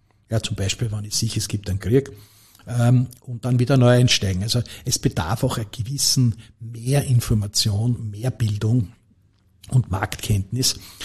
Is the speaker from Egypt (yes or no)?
no; Lower Austria, Austria; ich bin halt als Niederösterreicher immer EVN-Schauer